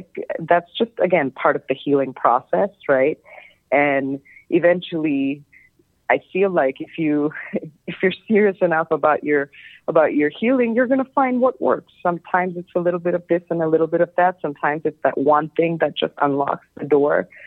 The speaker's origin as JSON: {"language": "English", "country": "Bangladesh", "tie": "born or raised there", "said": "growing up in Bangladesh, you know, there was a strong religion, sense of religion associated with spirituality here."}